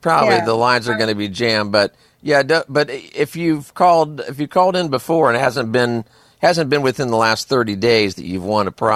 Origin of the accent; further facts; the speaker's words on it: Florida, United States; Well, see, I'm from Florida, and we just call it New Jersey.